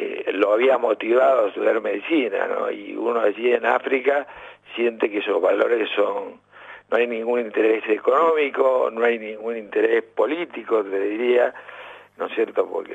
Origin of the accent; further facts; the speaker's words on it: Lanús, Buenos Aires Province, Argentina; born there; No, yo nací aquí en Argentina, en Lanús.